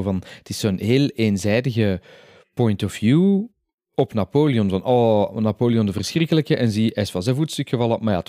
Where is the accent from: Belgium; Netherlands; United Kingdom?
Belgium; Flanders; wij als Vlamingen hebben daar niet genoeg